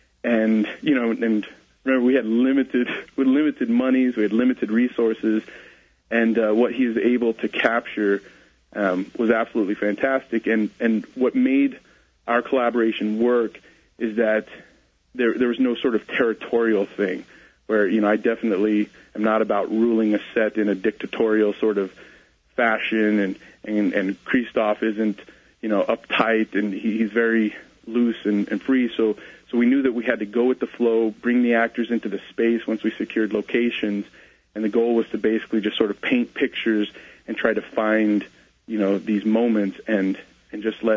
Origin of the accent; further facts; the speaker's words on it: New Hampshire, United States; starting in the Northeast where we filmed it. We're from New Hampshire, and releasing it into theaters there